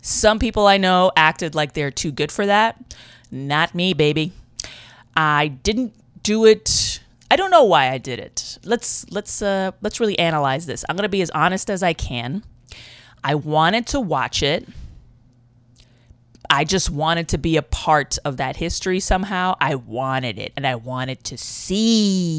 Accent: New York, United States; One time when I was a little kid in the Bronx. I grew up in the Bronx, not the best of neighborhoods.

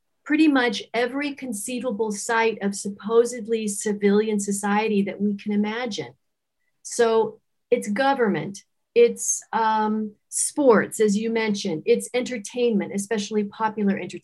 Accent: Los Angeles, California, United States; I'm from California. Originally, I've spent plenty of time. I grew up in LA and have lots of relatives that live in San Diego.

